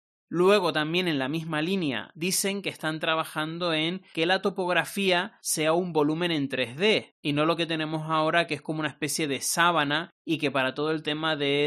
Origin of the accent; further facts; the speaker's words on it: Canary Islands, Spain; now in Madrid, Spain; me vuelvo a Tenerife. Ustedes saben que yo soy de Tenerife, pero que llevo casi 6 años viviendo en Madrid. Y bueno, he decidido que es el momento de volver a mi tierra